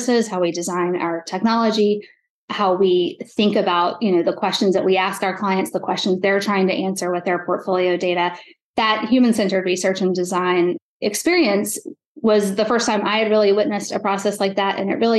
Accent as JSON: {"language": "English", "region": "Georgia", "country": "United States", "tie": "born or raised there", "said": "I grew up in South Georgia, went to University of Georgia undergrad"}